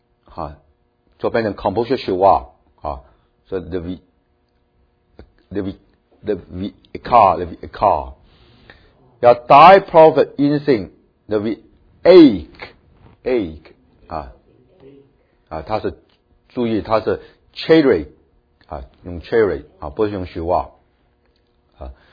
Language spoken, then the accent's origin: Chinese; China; 那么美国人学这些字尾呢？就很痛苦了，但是呢我们中国人呢，我们等一下把这些字尾呢啊，这十个字尾呢有一点 association 呢就不会很难啊，